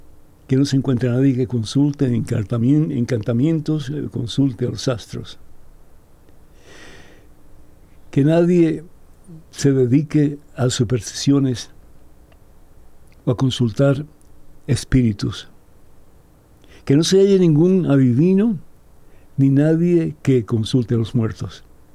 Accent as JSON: {"language": "Spanish", "country": "Cuba", "said": "Y nada más y nada menos que en mi país de origen, que es Cuba."}